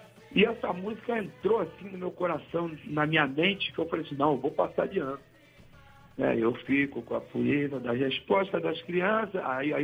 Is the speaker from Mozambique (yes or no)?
no; Rio de Janeiro, Brazil; eu realmente sou muito carioca. Eu sou muito carioca, eu sou muito brasileiro, eu sou muito intenso em tudo.